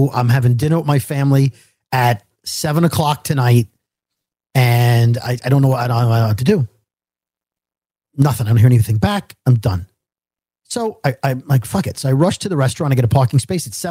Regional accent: Brooklyn, New York, United States

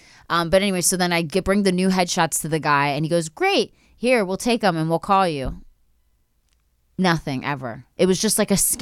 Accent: Philadelphia, Pennsylvania, United States; born or raised there

